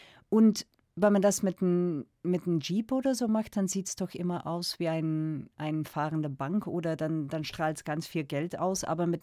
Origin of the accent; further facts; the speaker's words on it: Belgium; Bei uns in Belgien ist auch auf einer Leseliste vor Jugendlichen zwischen 16 und 18.